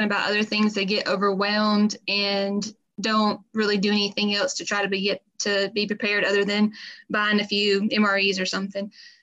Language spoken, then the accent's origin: English; North Carolina, United States; Like I said … from North Carolina.